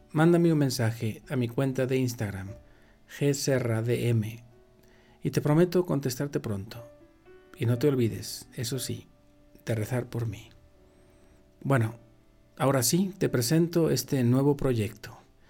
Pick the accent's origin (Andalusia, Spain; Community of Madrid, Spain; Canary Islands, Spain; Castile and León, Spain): Community of Madrid, Spain; Madrid; now in Mexico City, Mexico; soy de Madrid, España. Me ordené sacerdote hace 13 años y trabajo en un colegio de la Ciudad de México.